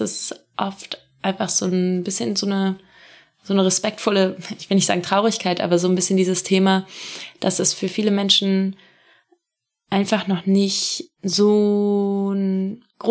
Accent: Northern Germany, Germany; Ich komme aus Norddeutschland, das ist einfach nah an der Küste zum Beispiel, ganz praktisch gesehen.

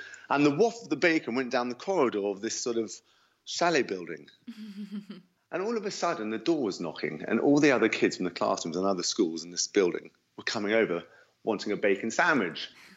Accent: London, United Kingdom; I grew up in London, now 46, and I suppose I grew up in a typical middle-class family, northwest London. Being an only child

